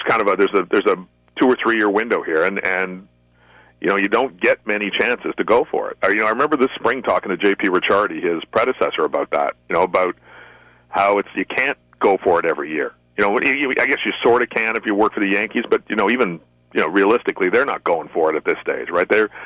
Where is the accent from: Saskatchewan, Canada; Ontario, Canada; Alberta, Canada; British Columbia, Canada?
Ontario, Canada; Hamilton; But yeah, I you know, I'm from Hamilton.